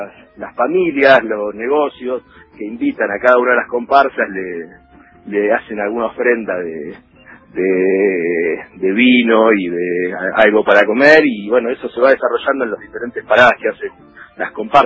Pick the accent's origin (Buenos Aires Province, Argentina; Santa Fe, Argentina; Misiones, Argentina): Buenos Aires Province, Argentina; Lanús; now in Tilcara, Argentina; Yo no soy de Tilcara, soy nacido en Lanús, viví en Capital muchos años, pero hace 10 años ya estoy instalado en Tilcara, en la quebrada Humahuaca. Tengo hijos jujeños, o sea que de alguna manera eché raíces en la quebrada Humahuaca.